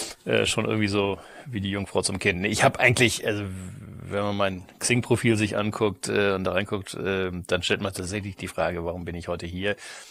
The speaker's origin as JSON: {"language": "German", "town": "Kiel", "region": "Schleswig-Holstein", "country": "Germany", "tie": "born or raised there", "also_born_or_lived": "Tübingen", "said": "Ich bin in Kiel groß geworden."}